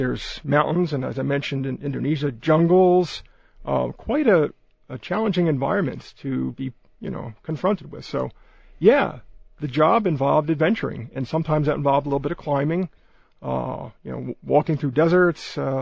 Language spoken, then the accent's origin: English; Philadelphia, Pennsylvania, United States; now in Tucson, United States; I'm from Philadelphia, originally.